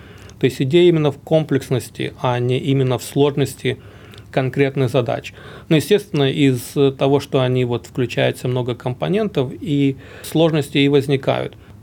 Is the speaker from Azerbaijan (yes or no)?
yes; Baku, Azerbaijan; moved away as an adult; also born or lived in Kharkiv, Ukraine; now in Australia; Сам я родился в Украине, в Харькове, но семья переехала в Баку, в Азербайджан, когда мне было лет 8, поэтому школу я закончил уже в Баку.